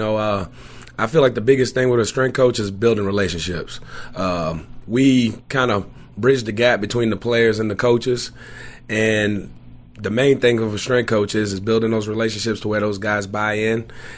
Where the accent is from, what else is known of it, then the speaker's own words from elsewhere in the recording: New Orleans, Louisiana, United States; now in Mobile, United States; being down here in Mobile, I'm actually from New Orleans.